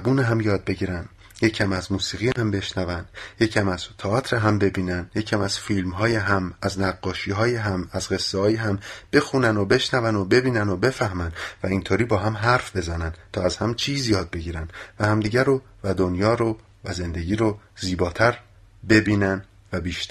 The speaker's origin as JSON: {"language": "Persian", "country": "Iran", "said": "به نظر من این یکی از همه آشناتر بود و من که ایرانیم بیشتر دوستش دارم."}